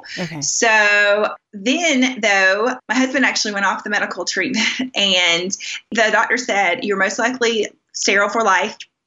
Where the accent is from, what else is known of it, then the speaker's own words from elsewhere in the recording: Charlotte, North Carolina, United States; I'm from North Carolina, the Charlotte area.